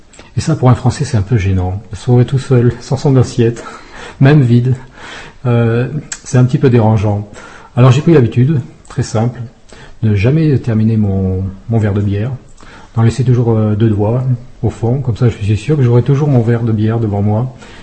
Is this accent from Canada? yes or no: no; France; Moi, en tant que Français, j'aime bien discuter politique, économie.